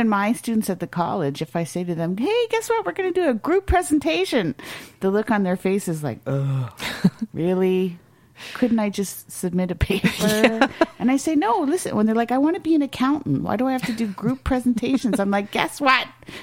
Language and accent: English; Ontario, Canada; But I didn't grow up in Quebec. I grew up in Northern Ontario.